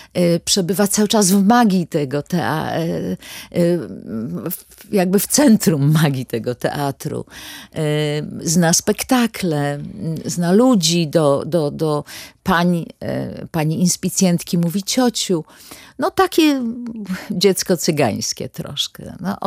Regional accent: Poznań, Greater Poland Voivodeship, Poland; Wróciłam do Poznania, bo to moje rodzinne miasto.

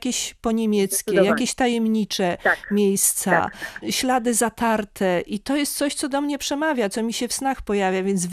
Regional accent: Olsztyn, Warmian-Masurian Voivodeship, Poland; Ja jestem z Olsztyna

